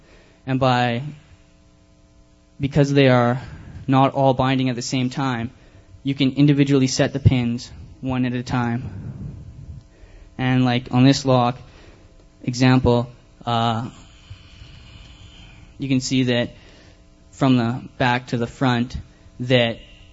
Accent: Canada

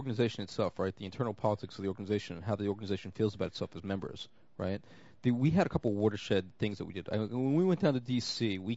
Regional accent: Brooklyn, New York, United States; I'm from Brooklyn. Not only am I from Brooklyn, but I was 13 years old in 1976 when the Saturday Night Fever disco craze was first hitting.

